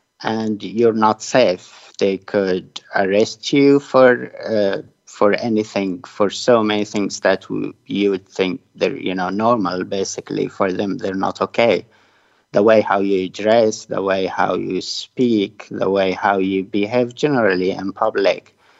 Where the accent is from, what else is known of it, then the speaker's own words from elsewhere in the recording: Raqqa, Raqqa Governorate, Syria; I was in Aleppo, but when the protests started in Raqqa, I was in my hometown at the time.